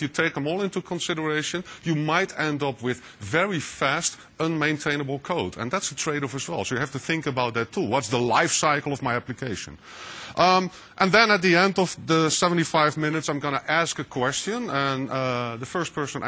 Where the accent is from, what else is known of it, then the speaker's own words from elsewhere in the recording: Netherlands; English is a second language; I'm working for a company called Alten PTS here in the Netherlands, so that's my funny accent there.